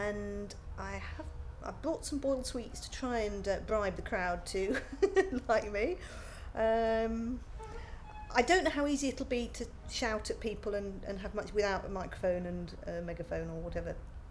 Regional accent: Guernsey; also born or lived in Midlands; now in United Kingdom; I was brought up in Guernsey in the Channel Islands, so there wasn't much opportunity for hiking there other than just around the cliff paths. But when I moved to the UK and lived in the Midlands

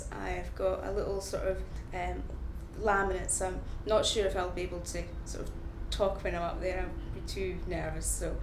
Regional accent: Madderty, Scotland, United Kingdom; I'm 32, nearly 33, a couple of days to go, and I'm from Madderty, which is a small sort of area in Perthshire, Scotland.

